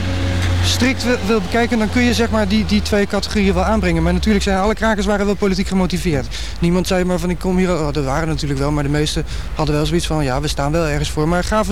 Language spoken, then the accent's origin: Dutch; Amsterdam, North Holland, Netherlands; En ik kwam zelf uit de Staatsliedenbuurt.